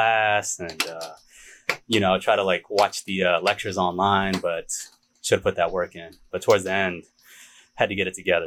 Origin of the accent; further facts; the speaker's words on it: Illinois, United States; You know, I grew up in Illinois